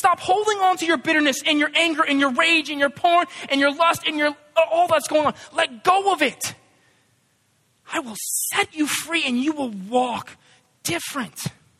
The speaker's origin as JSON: {"language": "English", "town": "San Diego", "region": "California", "country": "United States", "tie": "born or raised there", "said": "I didn't grow up here in the South. I'm from another South, Southern California. I grew up in San Diego, where the ocean is beautiful."}